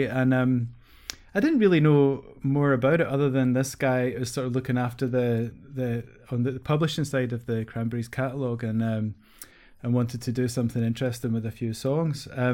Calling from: Glasgow, Scotland, United Kingdom; Rainy Glasgow.

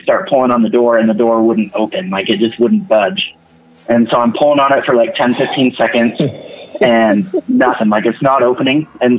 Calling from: Utah, United States; calling from Utah.

